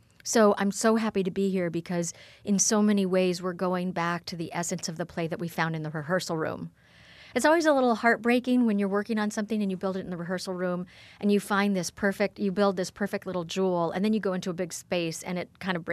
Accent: New Mexico, United States; born there; moved away as an adult; now in New York City, United States; And then at 19, I went to New York City for the first time, and I looked around and went, oh, I'm a New Yorker that was born on a ranch in New Mexico.

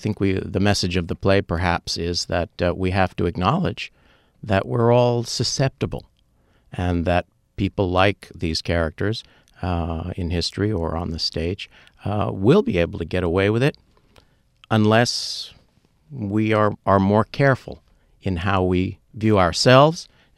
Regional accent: United States; This is the joy of being America, being an American in this country, where you really do have opportunities

